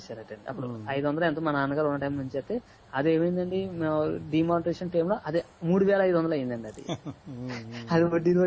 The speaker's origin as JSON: {"language": "Telugu", "town": "Visakhapatnam", "region": "Andhra Pradesh", "country": "India", "said": "నేను అడిగాను సార్ మీది ఏ ఊరు అంటే వైజాగ్ అండి అన్నాను"}